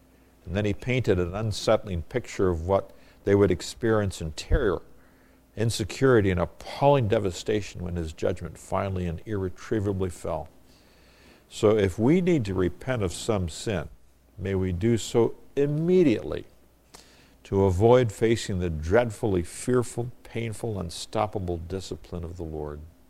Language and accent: English; Northern Nigeria, Nigeria; I grew up in Nigeria, and especially in the northern area.